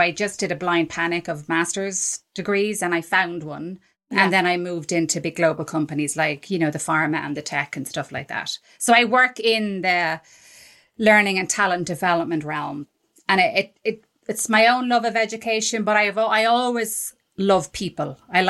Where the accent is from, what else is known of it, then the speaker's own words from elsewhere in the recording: Ireland; as I said, I'm Irish. So there's an Irish female thing about me that's like, it's Catholic Ireland.